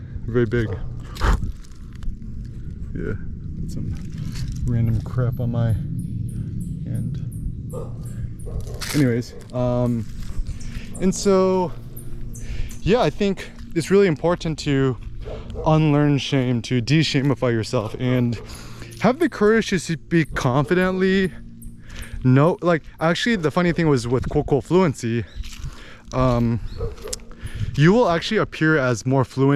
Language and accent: English; United States; I speak or understand any Korean, given the fact that I was born and raised in the States.